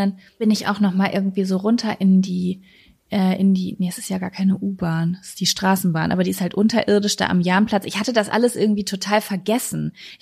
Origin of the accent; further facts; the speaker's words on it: North Rhine-Westphalia, Germany; also born or lived in Cologne; ich ziehe jetzt zurück in so meine Heimatregion, obwohl ich immer ausfliegen wollte nach über 10 Jahren oder 12 Jahren, wenn man jetzt Köln auch noch mit einberechnet